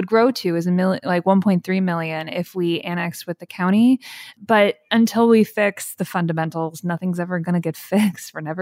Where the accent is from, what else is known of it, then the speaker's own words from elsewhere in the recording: Cleveland, Ohio, United States; now in St. Louis, United States; I grew up in Cleveland. I live in St. Louis.